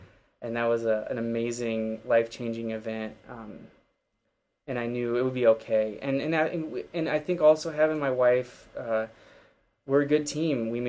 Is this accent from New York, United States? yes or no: no; Wenatchee, Washington, United States; I came from Wenatchee, which is kind of small, so coming to the big city